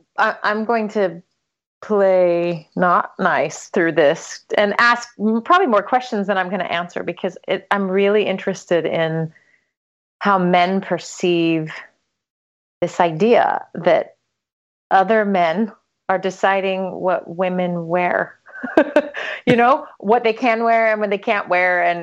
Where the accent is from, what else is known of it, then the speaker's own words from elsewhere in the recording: United States; of course, I'm from the United States.